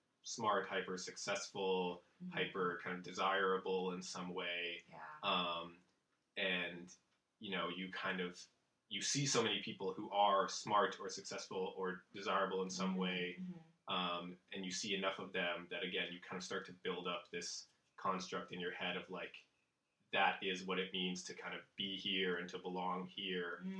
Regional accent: Palo Alto, California, United States; So I grew up in Palo Alto, went to, you know, Pali High, which is right across from Stanford.

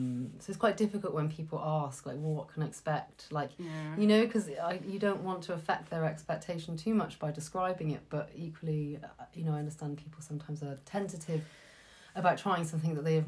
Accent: Stroud, South West England, United Kingdom; I'm from Stroud

